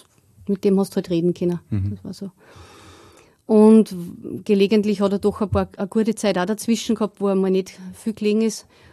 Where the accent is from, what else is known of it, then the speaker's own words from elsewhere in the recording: Steyr, Upper Austria, Austria; Ich bin verheiratet, bin Mutter von 3 Kindern und ich bin da in Steyr aufgewachsen. Und ich bin in einem katholischen Elternhaus aufgewachsen